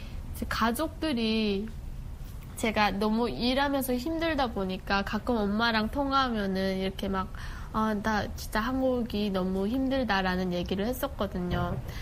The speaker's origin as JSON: {"language": "Korean", "country": "North Korea", "moved": "yes", "said": "평양에 있는 되게 좋은 대학교를 다니고 있었는데 방학에 잠깐 온틈에 그냥 다 데리고 탈북을 했죠."}